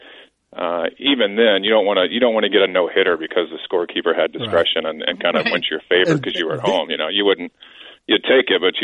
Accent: Texas, United States; I mean, even growing up in Texas, I was a Rangers fan

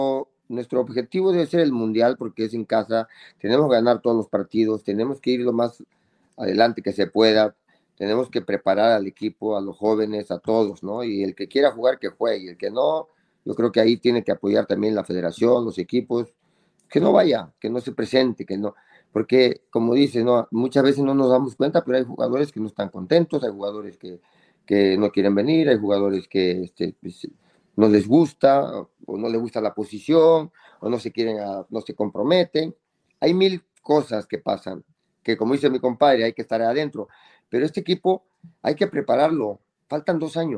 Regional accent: Mexico; moved away; No se pudo, pero somos mexicanos. Aunque vivimos fuera de México

